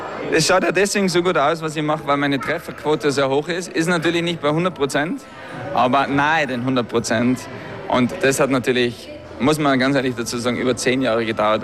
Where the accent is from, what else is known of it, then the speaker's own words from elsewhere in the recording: Tyrol, Austria; Ich bin ein Tiroler, aber weltweit unterwegs, ja.